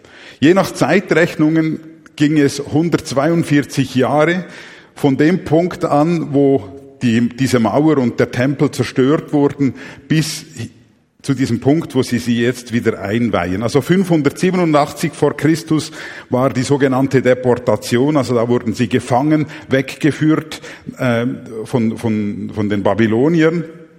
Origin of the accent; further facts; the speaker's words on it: Mexico; now in Switzerland; Ich bin ja in Mexiko aufgewachsen